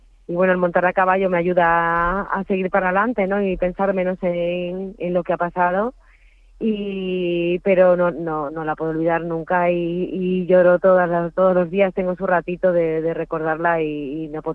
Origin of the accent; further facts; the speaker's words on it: Seville, Andalusia, Spain; now in Madrid, Spain; somos de Sevilla, pero vivíamos las dos aquí en Madrid